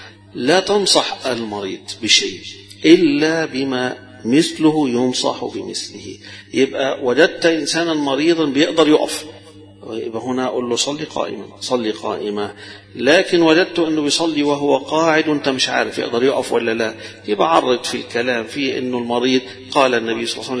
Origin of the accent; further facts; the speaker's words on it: Egypt; للأسف الشديد دي مشكلتنا احنا كمصريين كلنا دكاترة كلنا أطباء